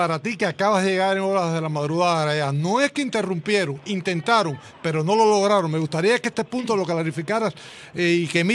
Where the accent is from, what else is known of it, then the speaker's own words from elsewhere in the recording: Cuba; como cubano